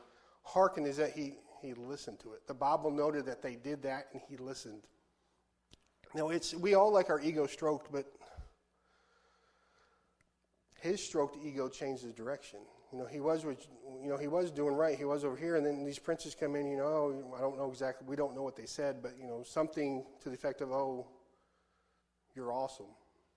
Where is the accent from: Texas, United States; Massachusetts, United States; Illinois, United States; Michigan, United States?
Texas, United States; we're from Texas, okay? There's like 50% of Texas is Hispanic.